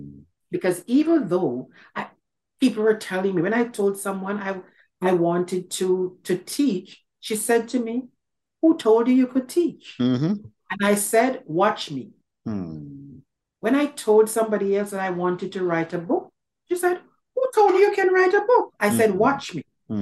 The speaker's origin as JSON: {"language": "English", "country": "Jamaica", "tie": "born or raised there", "said": "I grew up in Jamaica."}